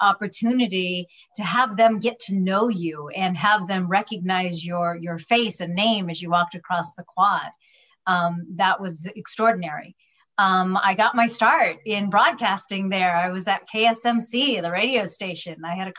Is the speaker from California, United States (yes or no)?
yes; California, United States; I grew up in the Central Valley, a very small town.